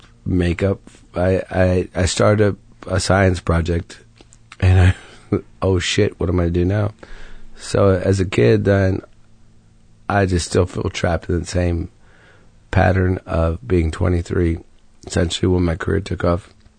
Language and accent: English; Ohio, United States; Guys go to concerts when I grew up in Ohio